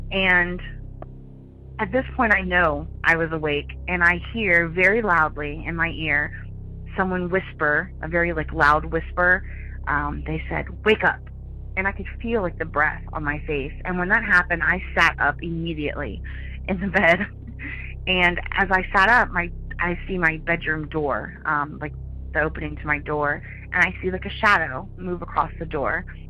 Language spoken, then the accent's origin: English; Jacksonville, Florida, United States; I'm from Jacksonville, Florida.